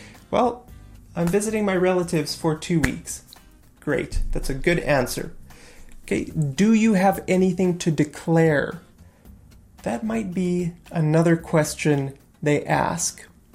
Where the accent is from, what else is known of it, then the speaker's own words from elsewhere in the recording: Canada; My name is right there. I'm from Canada. That's right there.